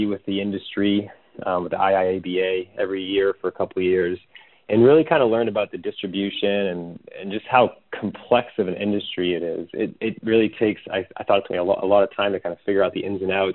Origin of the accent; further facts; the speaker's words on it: Cape Cod, Massachusetts, United States; Yeah, so I'm from Cape Cod, which is a peninsula in Massachusetts.